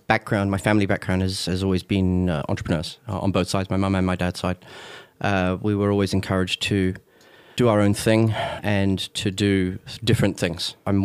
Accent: Hong Kong; growing up in Hong Kong and also seeing how cultures worked and also the infrastructure.

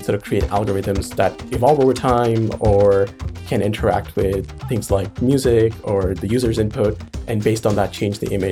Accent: India; I grew up in India, so I wasn't aware of design as an option

